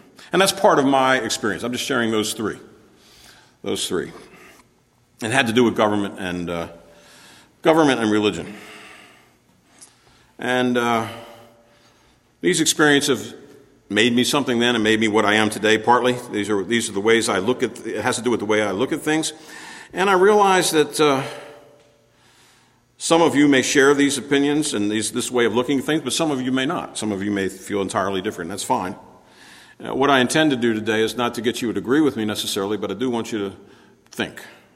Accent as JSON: {"language": "English", "region": "Maryland", "country": "United States", "said": "I come from Maryland, I'm a Marylander"}